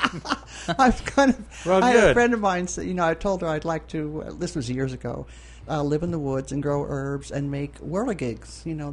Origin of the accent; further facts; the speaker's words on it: Queens, New York, United States; also born or lived in Long Island; now in Florida, United States; I grew up in Queens in New York and went to high school in Manhattan and lived out on Long Island in Suffolk County.